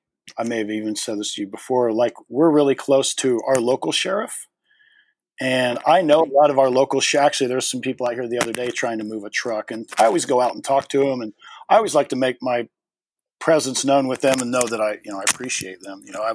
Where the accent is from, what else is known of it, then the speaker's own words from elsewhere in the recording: Midwest, United States; I grew up in the Midwest. I mean, I know about guns and gun safety.